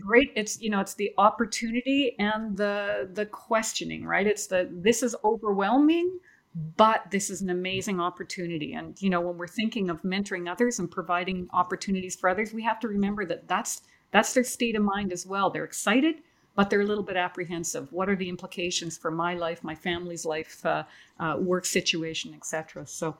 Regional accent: Canada; I'm from Canada. It's cold.

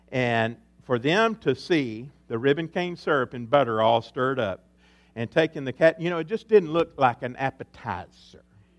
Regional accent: Texas, United States; Now, back where I was raised in Deep East Texas, behind the green curtain, in Deep East Texas

